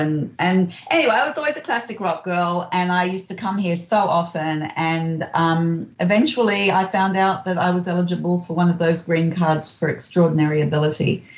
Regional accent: Sydney, New South Wales, Australia; now in United States; Yeah, well, I'm a Sydney girl who spent a lot of years livin

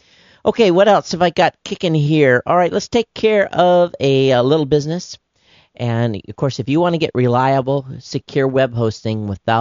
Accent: Quincy, Michigan, United States; coming out of my hometown that I grew up in Quincy, Michigan.

